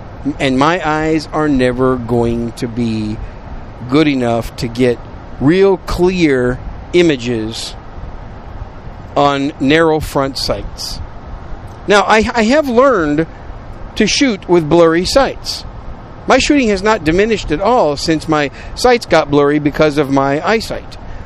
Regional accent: Wisconsin, United States; also born or lived in New York City; now in Texas, United States; I'm a Yankee. I was born in New York City, then raised in Wisconsin. So us cheesehead Yankees from up north in Wisconsin, we don't do 105 degree heat.

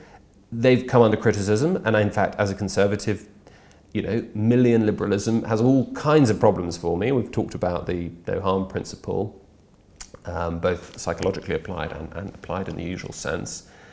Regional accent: Brussels, Brussels-Capital Region, Belgium; I've been a Brexiteer since I was 13. I grew up in Brussels.

